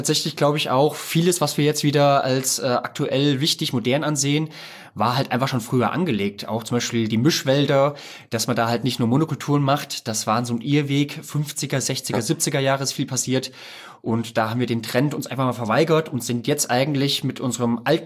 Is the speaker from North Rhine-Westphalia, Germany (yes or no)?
no; Hesse, Germany; now in Würzburg, Germany; weil ich als Hesse nach Würzburg kam, ne? Und als Hesse, als Bier- und Apfelweintrinker